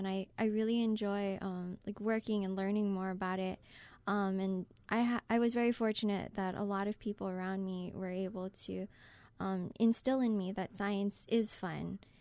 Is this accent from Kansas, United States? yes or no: no; Keaau, Hawaii, United States; growing up in Keauʻu, as one of the underprivileged people there, it was difficult